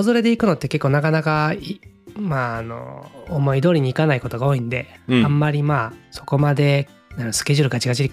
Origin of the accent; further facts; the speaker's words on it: Osaka, Japan; now in Okayama, Japan; なんか今まで僕大阪出身なんですけど、うん、今岡山に住んでて